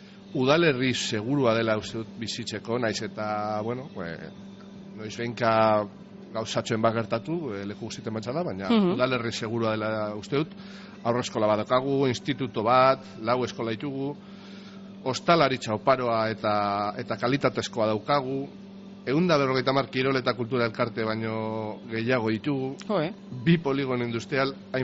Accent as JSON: {"language": "Basque", "town": "Abanto Zierbena", "region": "Basque Country", "country": "Spain", "said": "baina azken finean Abanto Zierbena gara, eta udalerri bakarra"}